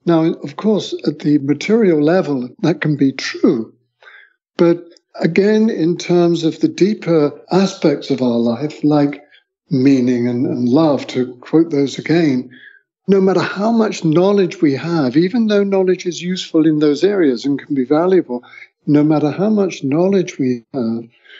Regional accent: Bath, South West England, United Kingdom; moved away as an adult; now in San Francisco, United States; in my hometown of Bath in England

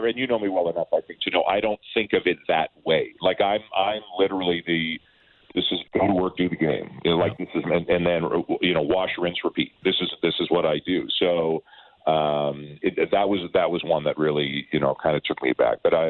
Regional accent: Canada; I'm very proud of being Canadian, and I've worked probably more in the U.S. in my career than I have in Canada, but I've always lived in Canada.

